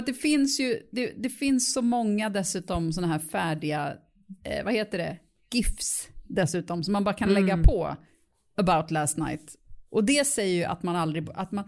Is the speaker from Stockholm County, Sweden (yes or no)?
yes; Bromma, Stockholm County, Sweden; jag är uppvuxen i Bromma